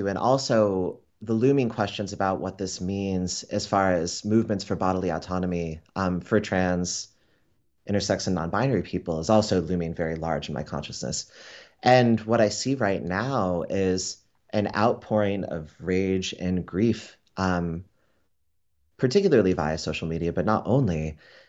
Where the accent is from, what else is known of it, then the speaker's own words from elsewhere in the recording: Florida, United States; I grew up in South Florida, and coming of age in the 80s, it was the immediate aftermath of … anti-gay campaign that began in Miami